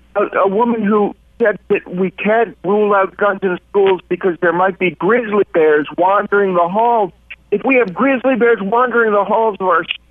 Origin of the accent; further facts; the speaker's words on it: Schuylerville, New York, United States; I grew up in Schuylerville, New York. It's way upstate New York.